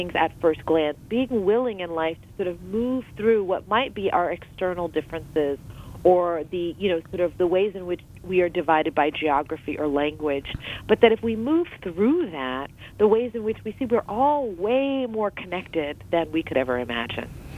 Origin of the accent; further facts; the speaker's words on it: Houston, Texas, United States; for me as an American, you know, trying to find my way in a place that wouldn't be sort of welcoming